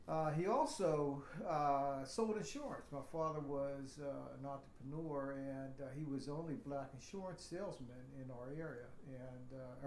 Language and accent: English; McKeesport, Pennsylvania, United States; born there; I was born in McKeesport, Pennsylvania, right outside of Pittsburgh in 1951.